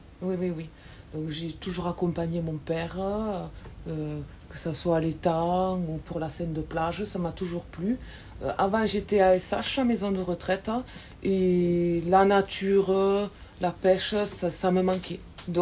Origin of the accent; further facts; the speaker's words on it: Gruissan, Occitanie, France; j'ai 36 ans, je suis de Gruissant. Je suis en couple et j'ai deux enfants, deux filles de 8 et 11 ans. Je suis fille de pêcheur.